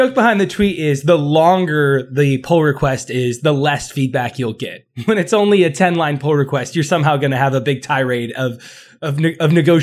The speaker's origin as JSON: {"language": "English", "region": "California", "country": "United States", "said": "I agree that that's cold for me as a Californian"}